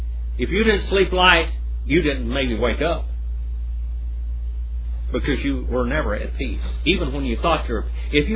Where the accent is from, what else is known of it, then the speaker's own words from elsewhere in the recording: United States; Now, I'm American Indian. And for about 400 years, our people were extremely persecuted in this land.